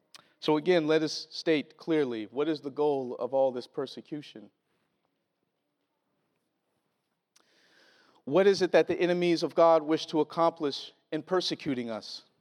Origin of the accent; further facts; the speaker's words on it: Mississippi, United States; People have asked me, since I moved here, what are the differences? Because I'm from Mississippi.